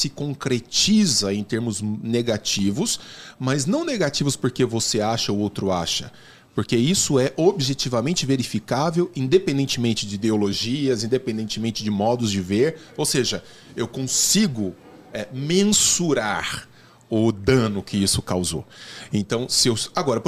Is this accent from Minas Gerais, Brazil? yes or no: yes; Araguari, Minas Gerais, Brazil; born there; lá em Araguari, na cidade pequena onde eu nasci.